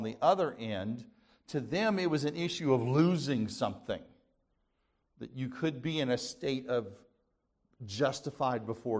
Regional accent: Kansas City, Missouri, United States; When I was growing up in Kansas City, Missouri, there was a lake just outside the city and kind of a steep cliff.

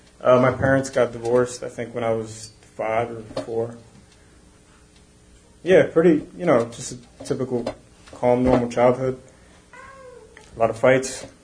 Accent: New Jersey, United States; I am 26. I was born and raised here in Jersey, Dirty Jersey. Grew up mostly with my brother and my mother. My parents are Puerto Rican.

